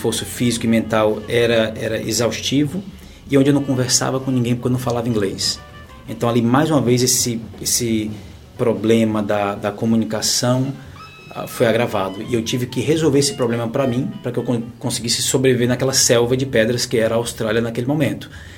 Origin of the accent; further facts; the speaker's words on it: Fortaleza, Ceará, Brazil; moved away; eu cresci em Fortaleza, no Ceará, lá no Brasil, num bairro periférico, num bairro muito simples, para não dizer pobre